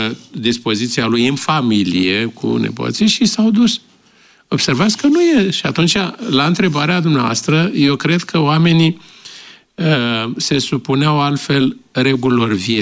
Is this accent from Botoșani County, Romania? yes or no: no; Bucharest, Romania; Însă și eu am crescut în București, în Colentina, la casă.